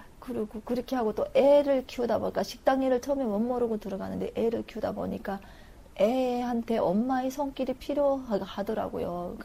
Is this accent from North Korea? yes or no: yes; North Korea; moved away as an adult; now in South Korea; 이북에서 온 지 이제 한 1년도 안 됐어요.